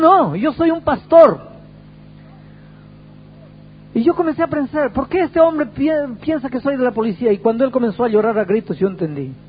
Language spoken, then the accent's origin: Spanish; Peru; now in Brazil; Yo soy peruano, pero vivo en Brasil.